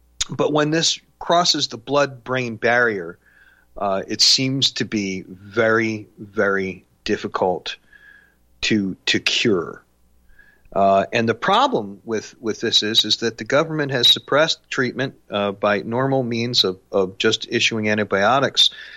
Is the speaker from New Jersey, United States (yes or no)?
yes; New Jersey, United States; at the Rockefeller Institute in Princeton, New Jersey, my home state.